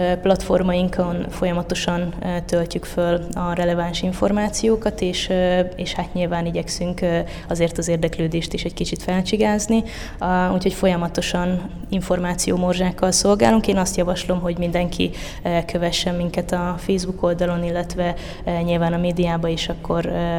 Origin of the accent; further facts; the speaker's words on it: Miskolc, Borsod-Abaúj-Zemplén, Hungary; én is miskolciként igyekszem nyitott szemmel is füllel járni a városba meg a környéket, de mégis mindig szembesülök valami újdonsággal, amit tud nekem nyújtani a szülővárosom